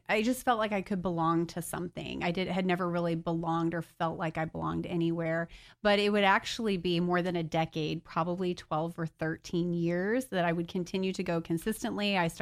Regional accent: Florida, United States; also born or lived in Michigan; I was born in Michigan, but my family moved here when I was about 5 years old. So I'm kind of a Floridian.

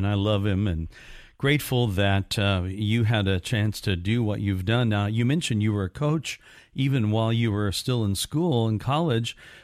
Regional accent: Indiana, United States; I'm from Indiana.

